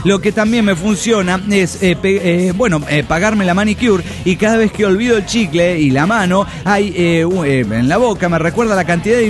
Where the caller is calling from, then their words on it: Bucaramanga, Santander, Colombia; de Bucaramanga, Colombia.